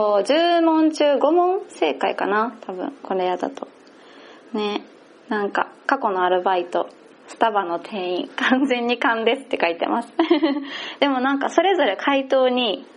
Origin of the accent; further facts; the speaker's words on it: Kansai, Japan; 私もまあ関西人やから何々やんとかは言うんですけど、